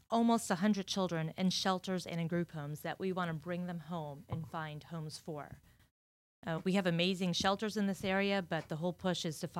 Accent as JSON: {"language": "English", "region": "Kentucky", "country": "United States", "moved": "yes", "said": "When I first moved down to Florida, I'm from Kentucky, I was teaching, and I was switching careers, and I didn't know what to do."}